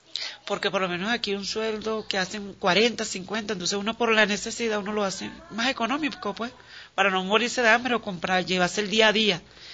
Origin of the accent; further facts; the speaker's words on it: Valencia, Carabobo, Venezuela; moved away as an adult; now in Colombia; vengo de Venezuela, Valencia, tengo 49 años, voy a cumplir 3 meses aquí en Colombia. Salí el 2 de junio de allá de Venezuela, llegué aquí el 4.